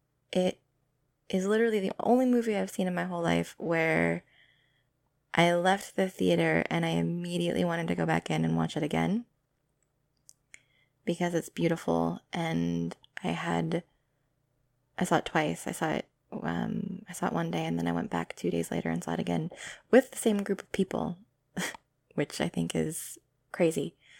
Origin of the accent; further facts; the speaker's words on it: United States; And then sorry, as an American, I love hearing accents.